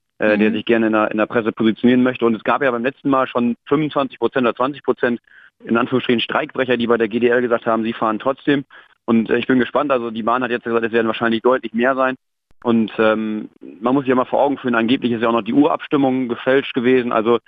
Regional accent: Lower Saxony, Germany; ich komme aus dem Emsland

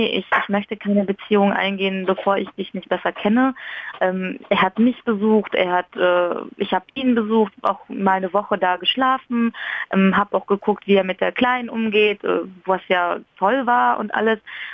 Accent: Rhineland, Germany; Und ja, ich komme aus dem Rheinland und das ist halt schon ein bisschen weg.

